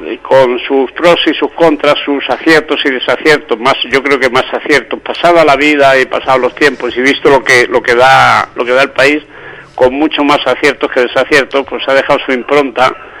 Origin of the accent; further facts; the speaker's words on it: Mojácar, Andalusia, Spain; yo pertenezco a esa generación y estoy orgulloso de lo que en aquel momento se consiguió en mi pueblo, o consiguió, yo diría, por poner un punto de reflexión importante, don Bartolomé, el maestro, un maestro humilde, natural también de Mojácar